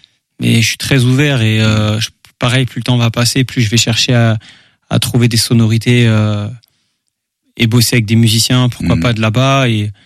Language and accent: French; Nantes, Pays de la Loire, France; born there; ma maman est d'origine de la Martinique. Et si tu veux, ben voilà, hein. C'est moi je suis né sur Nantes